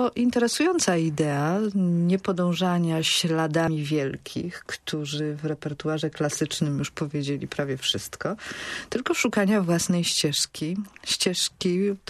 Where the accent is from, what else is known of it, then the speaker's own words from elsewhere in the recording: Poznań, Greater Poland Voivodeship, Poland; I faktem jest, że trochę my poznaniacy nie wiemy, co posiadamy.